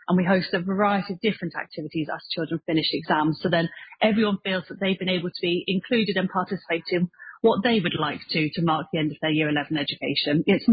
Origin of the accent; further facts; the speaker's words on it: Bath, South West England, United Kingdom; So I'm quite local. I'm from Bath